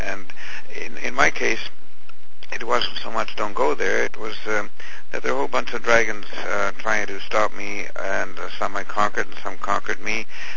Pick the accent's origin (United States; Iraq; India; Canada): Canada; the main motivation at the beginning certainly was to identify myself as a Canadian.